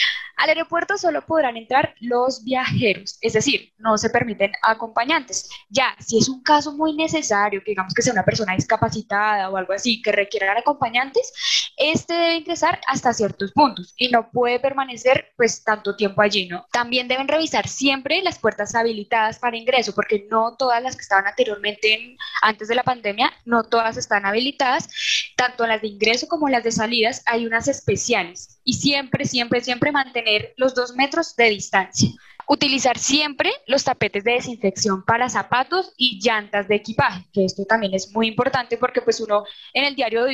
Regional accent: Colombia

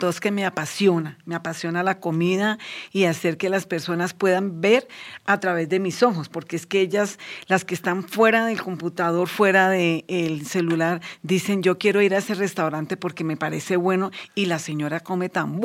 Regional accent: Villavicencio, Meta, Colombia; Yo soy de Villavicencio Meta.

